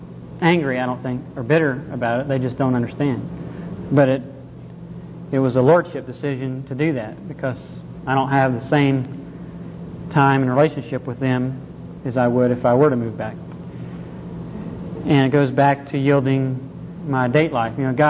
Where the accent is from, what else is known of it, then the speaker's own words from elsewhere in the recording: North Carolina, United States; now in Oklahoma, United States; I grew up in North Carolina, and my parents, my brothers and sisters, they still live in North Carolina